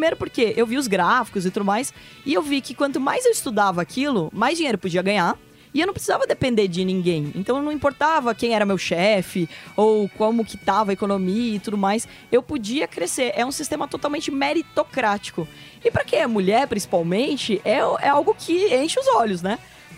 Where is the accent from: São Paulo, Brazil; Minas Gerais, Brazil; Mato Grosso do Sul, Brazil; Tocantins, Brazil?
São Paulo, Brazil; Porto Feliz; porque eu sou de Porto Feliz, né? Tem 50 mil habitantes